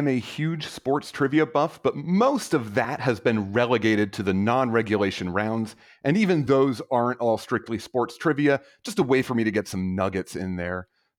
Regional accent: Maryland, United States; now in Turlock, United States; Yeah, so I live in Turlock, California. I work for the local utility company here. I'm originally from Maryland.

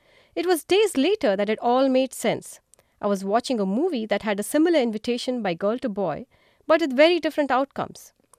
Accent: India; I grew up in India, where sharing a cup of tea with someone is a much revered tradition.

